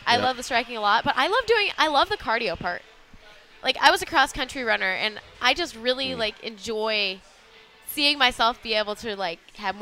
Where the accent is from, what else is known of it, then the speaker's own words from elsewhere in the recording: Hillsdale, Michigan, United States; Something. Hillsdale, Michigan.